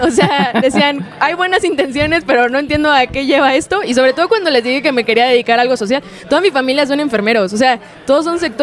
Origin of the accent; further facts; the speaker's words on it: Monterrey, Nuevo León, Mexico; soy súper regiomontana. Vivo en la colonia ferrocarrilera allá en Monterrey. Es parte del Distrito Norte, entonces estamos como por la periferia.